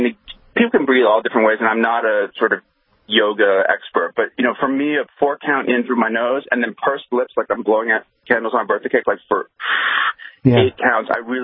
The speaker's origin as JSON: {"language": "English", "town": "New York City", "region": "New York", "country": "United States", "said": "I'm from New York City, and, you know, I'm lucky enough to have been able to get out of the city a lot."}